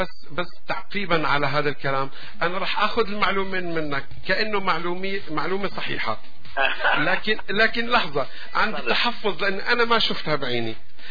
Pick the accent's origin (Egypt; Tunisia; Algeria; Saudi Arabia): Algeria; انا جزائري